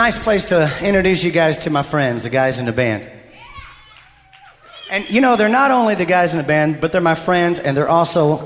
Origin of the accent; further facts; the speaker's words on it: Madison, Indiana, United States; from my hometown and very proud of it, Madison, Indiana